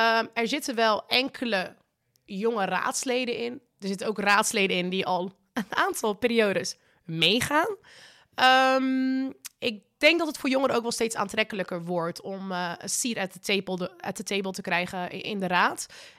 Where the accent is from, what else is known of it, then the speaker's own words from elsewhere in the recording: Morocco; now in Netherlands; nou, ik ben volgens mij net als jullie Marokkaans.